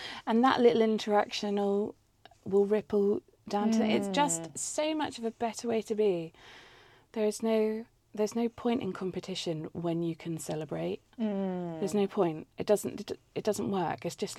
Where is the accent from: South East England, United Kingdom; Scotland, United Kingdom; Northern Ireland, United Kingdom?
South East England, United Kingdom; Gosport; So I grew up in Gosport.